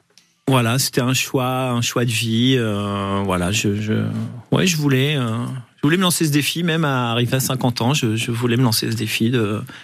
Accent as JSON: {"language": "French", "town": "Lescure-d'Albigeois", "region": "Occitanie", "country": "France", "said": "Je suis près d'Albi, à l'escure d'Albigeois."}